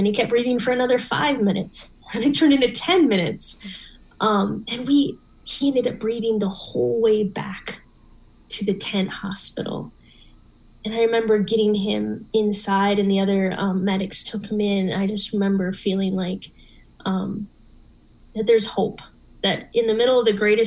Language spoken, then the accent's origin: English; Minnesota, United States; and I'm from Minnesota, I know cold, but I felt like it was colder than any Minnesota winter I'd ever endured.